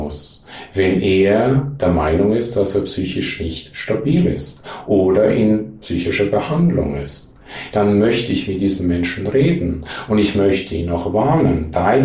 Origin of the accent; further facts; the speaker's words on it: Switzerland; Ich bin Schweizer.